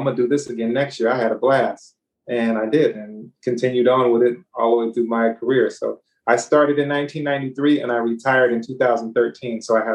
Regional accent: Sacramento, California, United States; I grew up in Sacramento, and it was really hot.

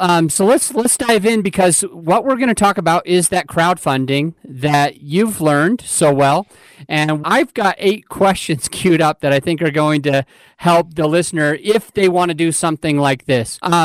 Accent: Utah, United States; We're not related, I don't think, but we are both from Utah originally, right, Dylan?

